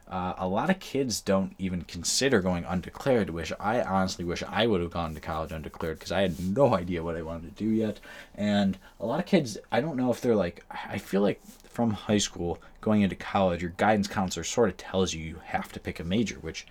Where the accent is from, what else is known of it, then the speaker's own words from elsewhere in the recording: New York, United States; I'm from New York.